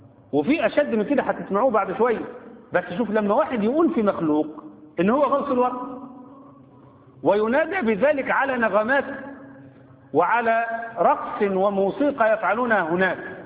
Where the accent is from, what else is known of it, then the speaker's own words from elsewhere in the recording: Egypt; يعني احنا جايز الناس عندنا في مصر بدات تفوق شويه